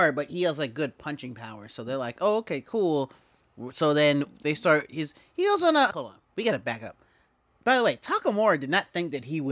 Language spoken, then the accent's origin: English; the South, United States; maybe it's because we're from the South.